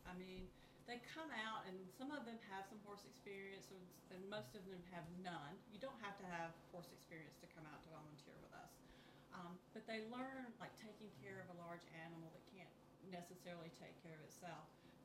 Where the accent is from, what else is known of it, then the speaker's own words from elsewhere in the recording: Georgia, United States; I'm not originally from Effingham County. I'm more from Middle Georgia, but this was closer.